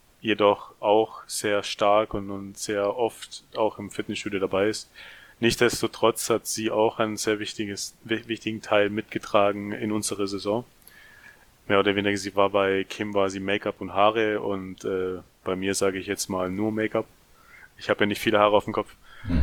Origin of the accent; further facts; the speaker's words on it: Ludwigsburg, Baden-Württemberg, Germany; ich werde jetzt im Februar 34. Bin auch aus der Nähe von Ludwigsburg. Ludwigsburg liegt übrigens in der Nähe von Stuttgart